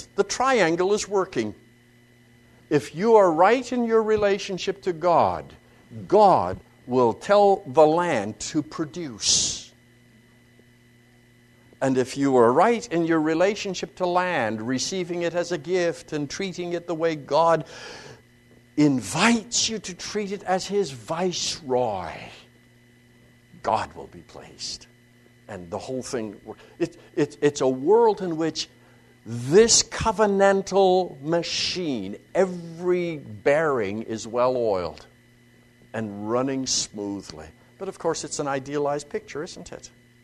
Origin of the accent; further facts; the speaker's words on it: Saskatchewan, Canada; Well, I grew up in Saskatchewan, and that's a province of mind. We don't have states up there.